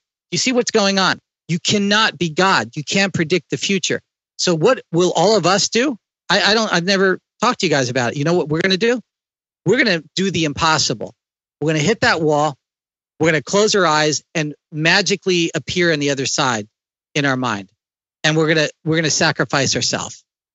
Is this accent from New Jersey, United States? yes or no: yes; New Jersey, United States; I grew up in New Jersey, where the ability to feel free as an individual is to get in a car and to drive wherever the heck I felt like.